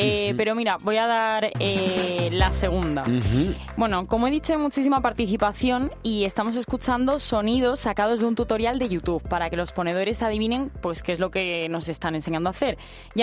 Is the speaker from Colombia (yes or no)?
no; Málaga, Andalusia, Spain; Soy de Málaga